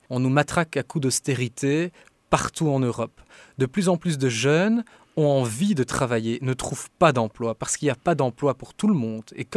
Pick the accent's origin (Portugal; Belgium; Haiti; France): Belgium; avec des connaissances qui nous permettent en tant que Belges de faire deux choses.